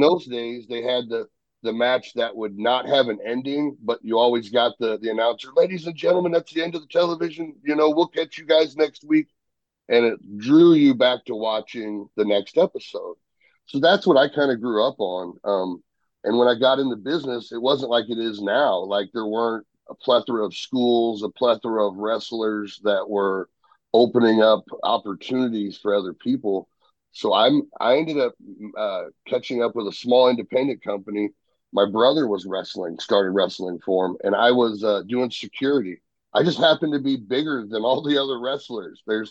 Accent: St. Louis, Missouri, United States; I grew up watching wrestling in St. Louis

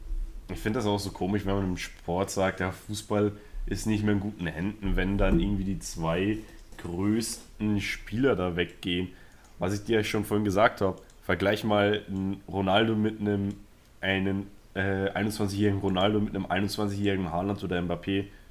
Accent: Catalonia, Spain; Ich bin auch in der Nähe von Barcelona aufgewachsen und habe dort einen großen Teil meiner Kindheit verbracht.

